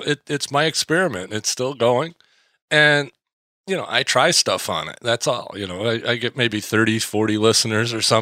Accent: Michigan, United States; In fact, one of your cohorts lives here in my hometown up here in Northern Michigan.

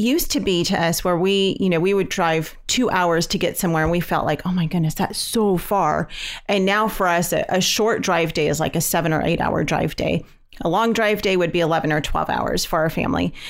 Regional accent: California, United States; You know, we're from California, and I used to hear about people road schooling and traveling

